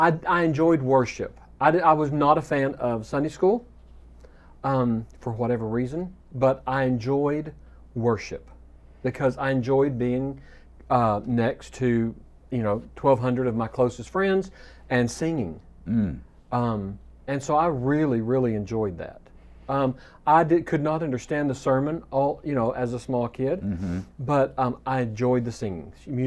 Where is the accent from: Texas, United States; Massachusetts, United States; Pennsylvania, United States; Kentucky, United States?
Texas, United States; Amarillo; I grew up in Amarillo and grew up in an a cappella fellowship. So I grew up in the Church of Christ.